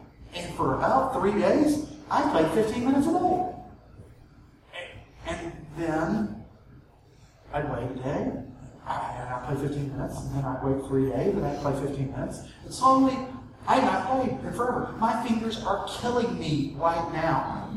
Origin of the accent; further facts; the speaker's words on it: the South, United States; accent: southern; Do I hear my southern accent come out of my head?